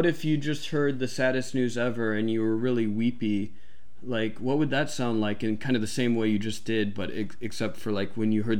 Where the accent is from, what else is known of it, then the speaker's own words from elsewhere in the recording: St. Louis, Missouri, United States; I'm from St. Louis, which is the Midwest.